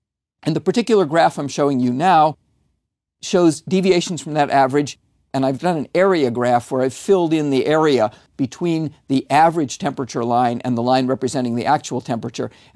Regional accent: Vermont, United States; And I'll also point out that the last few months in my home state of Vermont have been abnormally warm, remarkably warm.

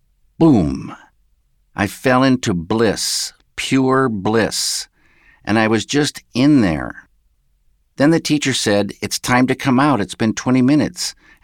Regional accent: Northwest, United States; I started out just as a regular person growing up in the Northwest.

